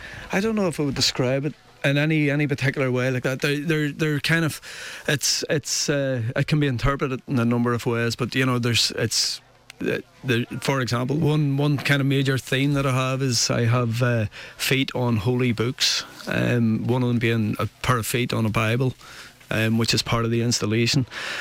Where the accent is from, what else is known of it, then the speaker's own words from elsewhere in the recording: Belfast, Northern Ireland, United Kingdom; Yeah, I was born and brought up in Belfast, yeah.